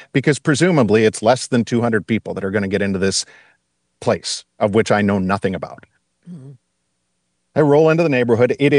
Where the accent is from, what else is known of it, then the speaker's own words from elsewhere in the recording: Buffalo, New York, United States; But they were fascinated to know I was from Buffalo, which was pretty great.